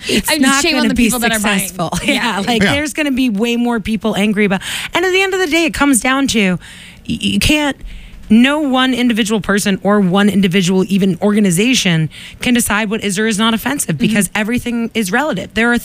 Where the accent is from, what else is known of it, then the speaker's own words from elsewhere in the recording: Quincy, Massachusetts, United States; Well, it's just like I grew up in Quincy. We have the North Quincy Raiders